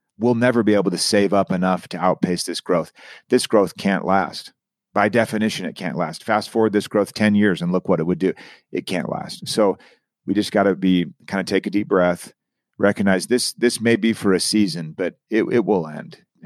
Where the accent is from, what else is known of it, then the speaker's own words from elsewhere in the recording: Phoenix, Arizona, United States; I was born and raised in Phoenix.